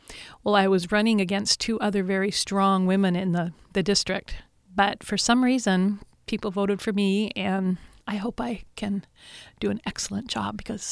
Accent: Petersburg, Alaska, United States; As a child growing up in Petersburg, one of my first memories is winning a chocolate cake

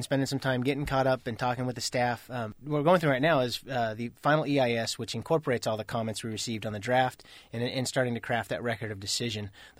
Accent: West Coast, United States; I grew up on the West Coast, stomping around the Sierras, family reunions, hunting, fishing with my dad.

